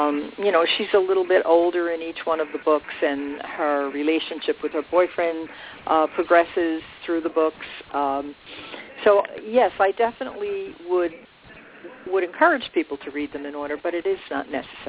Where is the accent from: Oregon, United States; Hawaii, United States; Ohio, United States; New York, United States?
New York, United States; New York City; I was born in New York City, in Queens, which is on Long Island. Long Island is that little island that kind of sticks out from New York into the ocean. I've never left Long Island.